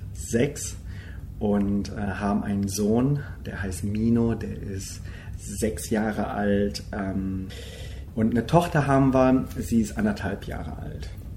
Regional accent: Germany; Weil ich asiatische Herkunft auch habe und meine Eltern kommen aus Korea. Und so bin ich in Deutschland aber geboren und aufgewachsen, habe meine Wurzeln noch in Korea und fühle mich auch nach Korea noch verbunden.

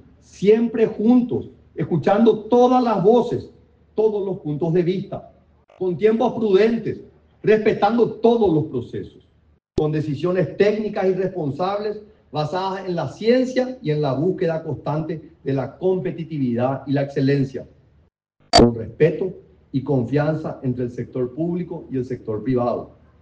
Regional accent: Paraguay; Que como paraguayos nunca nos falte la fuerza para cuidarla, la sabiduría para honrarla y el coraje para defenderla.

